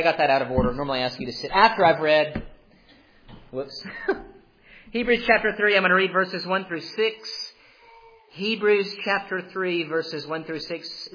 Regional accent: Georgia, United States; I grew up in the age of the Braves growing up in Georgia.

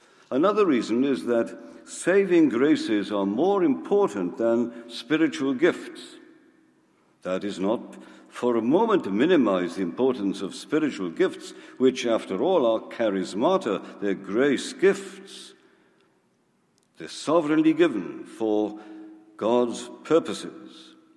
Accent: Wales, United Kingdom; now in United States; We are citizens of the United Kingdom. They used to call it Great Britain. We are also Welsh by birth.

